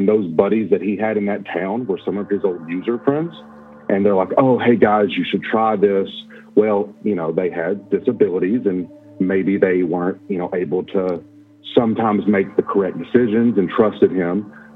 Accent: Kentucky, United States; Okay. Once again, forgot to tell you where I'm from. I'm from Kentucky.

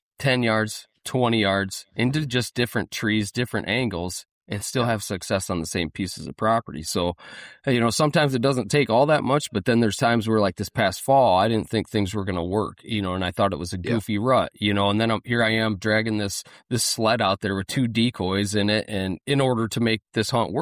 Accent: Midwest, United States; Because like we're from the Midwest, you know, like we always get predominant west winds.

